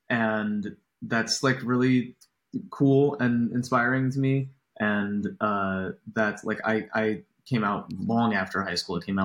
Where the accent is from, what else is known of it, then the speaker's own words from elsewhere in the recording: Virginia, United States; We all grew up and went to the same school system in Northern Virginia, in the, nice, the DC suburbs, which was a lovely place to grow up.